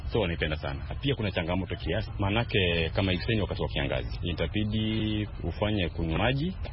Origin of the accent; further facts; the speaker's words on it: Kisii County, Kenya; natoka kaunti ya Kisii, na mimi ni mkazi wapo mpaka kwa miaka mingi.